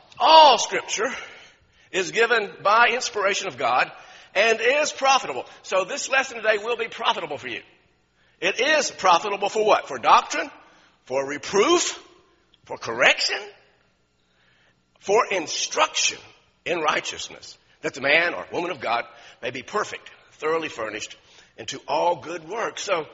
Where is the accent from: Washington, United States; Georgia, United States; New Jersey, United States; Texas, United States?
Georgia, United States; also born or lived in Miami, Florida; I was born in Miami. I was raised in Georgia. That makes you a Southerner, or it should.